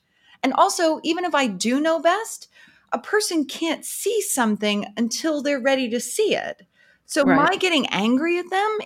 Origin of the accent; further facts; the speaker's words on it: United States; I'm Italian American. I grew up in this very aggressive city.